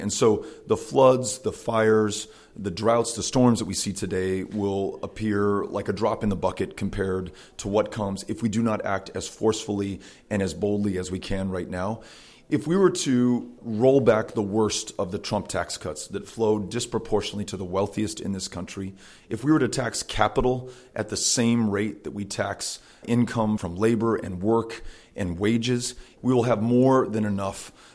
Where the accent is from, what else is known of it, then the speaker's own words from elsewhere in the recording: El Paso, Texas, United States; I was born and raised in El Paso, Texas, at a time that so much of the country is focused on the U.S.-Mexico border